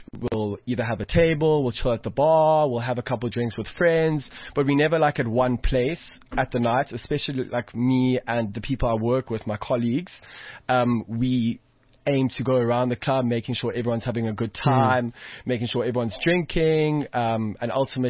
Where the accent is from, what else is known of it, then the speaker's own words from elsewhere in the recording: Johannesburg, Gauteng, South Africa; 20 years old. I'm a socialite from Johannesburg. I've lived in Joburg my whole life.